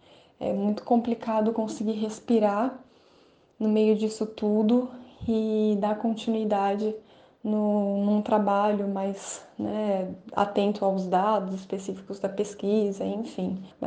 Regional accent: São Paulo, Brazil; Eu sou da região do interior de São Paulo

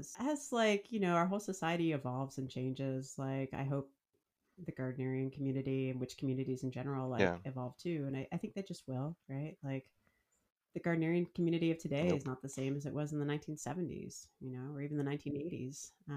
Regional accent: New Jersey, United States; I'm from New Jersey, whatever the gods of New Jersey are.

